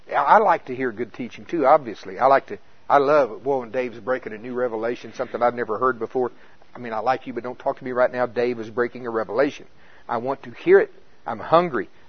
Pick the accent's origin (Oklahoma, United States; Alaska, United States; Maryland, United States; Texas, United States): Oklahoma, United States; But there, hey, I'm from Pottawatomie County, Oklahoma.